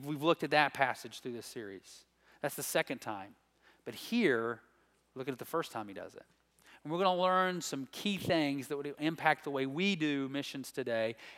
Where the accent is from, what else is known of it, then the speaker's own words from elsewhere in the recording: Princeton, West Virginia, United States; And I grew up in Princeton, West Virginia, God's country, and I attended Lily Grove Baptist Church.